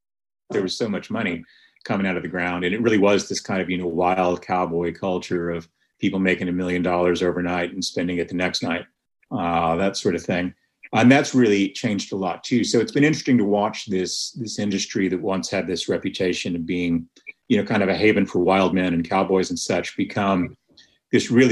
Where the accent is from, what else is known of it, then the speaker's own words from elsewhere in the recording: Lubbock, Texas, United States; You know, I grew up in Lubbock, Texas, which is not too far from there, but it's a very, very different place because it's a college town, not an oil and gas town.